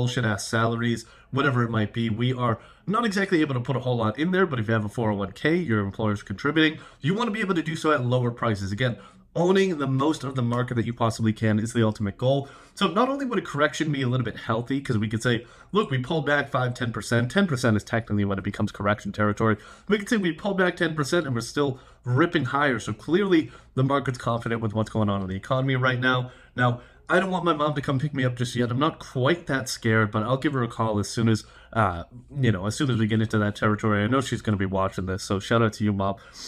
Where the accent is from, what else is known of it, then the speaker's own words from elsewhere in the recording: Boston, Massachusetts, United States; I mean, I grew up in Boston. There's not a lot of Krispy Kremes up there